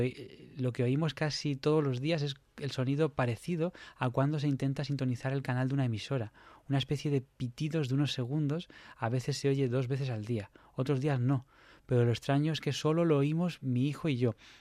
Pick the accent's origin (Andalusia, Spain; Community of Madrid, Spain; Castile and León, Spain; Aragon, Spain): Community of Madrid, Spain; Madrid; en todo mi tiempo, que es desde que nací, que llevo en Madrid